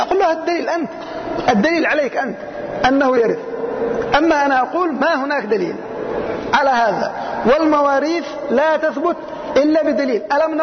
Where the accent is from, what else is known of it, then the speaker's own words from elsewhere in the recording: Yemen; هذا أيضا موجود عندنا في اليمن